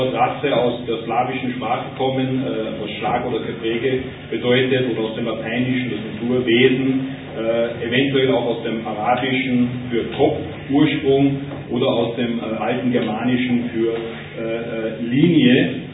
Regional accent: Linz, Upper Austria, Austria; in meiner alten Heimatstadt Linz

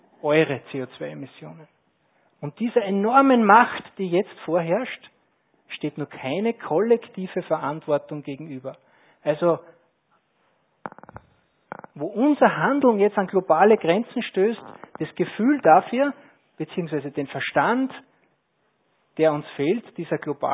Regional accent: Kleinreifling, Upper Austria, Austria; oder von mir aus in Kleinreifling, wenn ich sitze in meinem Heimatort

